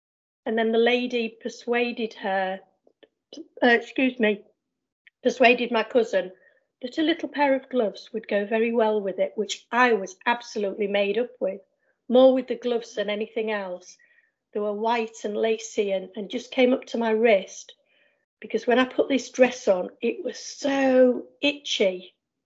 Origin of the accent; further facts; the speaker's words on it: Hull, Yorkshire and the Humber, United Kingdom; So mum said, right, we'll go home then. And as far as she was concerned, Hull was home. So I'm from Hull now.